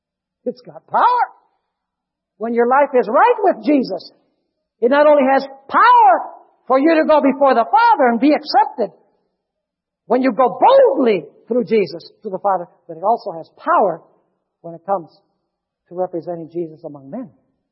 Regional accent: Caracas, Capital District, Venezuela; when I was growing up in Caracas, Venezuela.

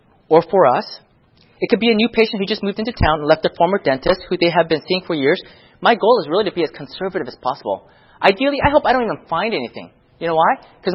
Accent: California, United States; Sometimes I find out that they moved from California. I'm from California.

